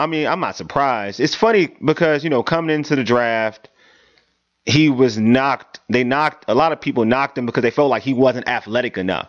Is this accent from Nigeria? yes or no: yes; Nigeria; But first off, you know, I'm Nigerian, and I want to say happy Nigerian Independence Day to all my Niger folks out there